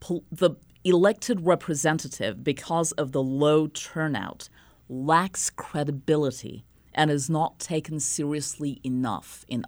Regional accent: Jammu and Kashmir, India; I grew up in Kashmir in the 1970s and the 1980s, and the culture that I was raised in was composite. It was pluralistic. I was raised within a secular framework

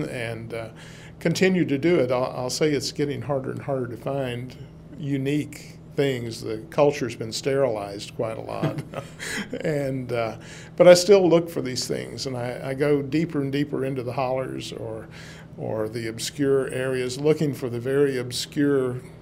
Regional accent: Oak Ridge, Tennessee, United States; also born or lived in Knoxville; I'm not originally from here, but from the age of 3 and a half, I grew up in Oak Ridge and Knoxville.

